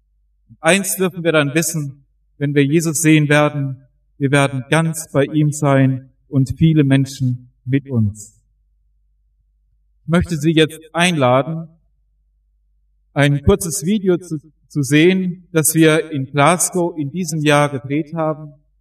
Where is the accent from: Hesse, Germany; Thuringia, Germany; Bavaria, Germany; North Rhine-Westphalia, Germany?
Hesse, Germany; Wetzlar; Ich komme aus Wetzlar, bin verheiratet, habe drei Kinder